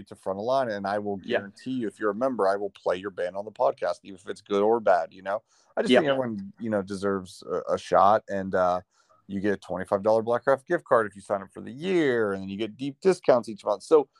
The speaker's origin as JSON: {"language": "English", "region": "Pennsylvania", "country": "United States", "tie": "born or raised there", "lives_now": "Los Angeles, United States", "said": "I'm from the East Coast, and you know, if people are listening, they don't know much about me. You know, I grew up in a small town on the suburbs of Pittsburgh, Pennsylvania"}